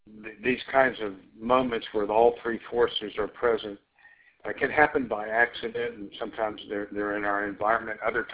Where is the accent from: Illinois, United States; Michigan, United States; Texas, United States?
Texas, United States; I was raised in South Texas on a ranch where everybody goes hunting, and people shoot creatures like deer regularly.